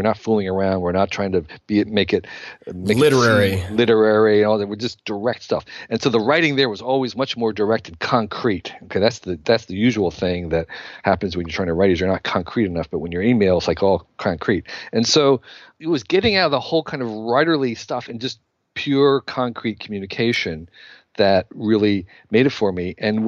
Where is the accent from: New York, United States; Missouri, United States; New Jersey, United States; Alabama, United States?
New Jersey, United States; I grew up in New Jersey. I'd never left New Jersey. We never took vacations. It's hard to describe how parochial New Jersey was back in, you know, the 1960s.